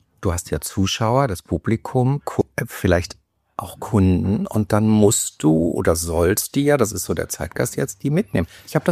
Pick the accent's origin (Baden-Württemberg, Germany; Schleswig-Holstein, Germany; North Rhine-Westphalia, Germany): North Rhine-Westphalia, Germany; accent: Lower Rhine dialect; Jetzt kam so ein bisschen mein niederrheinischer Dialekt durch.